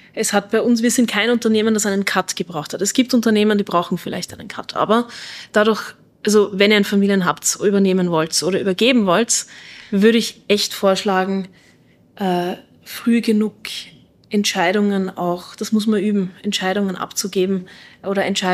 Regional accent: Austria; da sind wir Österreicher doch sehr ähnlich.

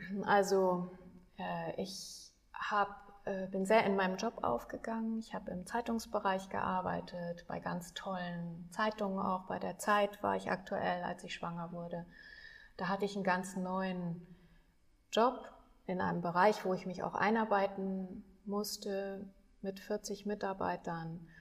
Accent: Hamburg, Germany; ich komme aus Hamburg ursprünglich

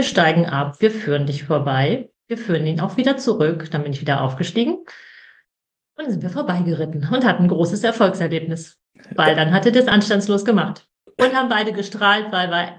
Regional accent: Northern Germany, Germany; ich komme aus Norddeutschland, das ist ja das Land der Pferde.

